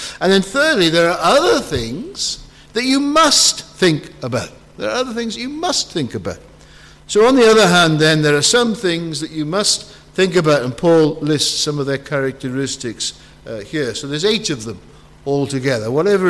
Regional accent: Wales, United Kingdom; I'm from Wales, so we don't tend to get up to the Lake District.

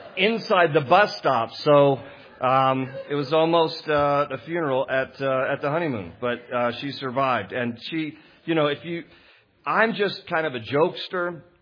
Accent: Washington, District of Columbia, United States; I'm a Washington, D.C. native guy. I was born in Washington, D.C.

